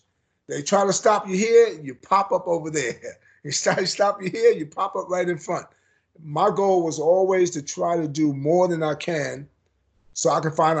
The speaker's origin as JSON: {"language": "English", "country": "Australia", "moved": "yes", "lives_now": "United States", "said": "As an Australian, no one sort of says you really a fair dinky die Australian."}